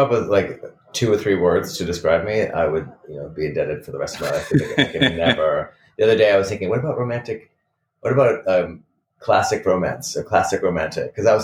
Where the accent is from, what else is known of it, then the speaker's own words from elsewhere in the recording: Watertown, Massachusetts, United States; I grew up in Watertown, which is a suburb of Boston, just next to Cambridge.